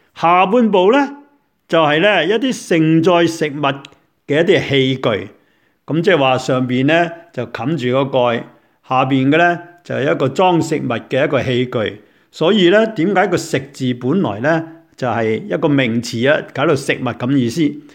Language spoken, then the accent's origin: Cantonese; China; 我哋中国人咧有所谓咧吓食言啊。